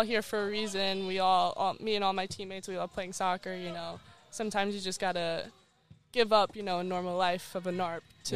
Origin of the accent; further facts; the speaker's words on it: Farmingdale, New York, United States; so I'm from Farmingdale, so our rivals are Massapequa.